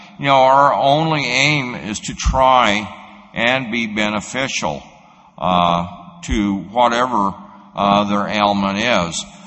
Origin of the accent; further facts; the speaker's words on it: Wyoming, United States; We're the least populated state in the Union, Wyoming is. But in my hometown, which is about 60,000, we have 15 registered groups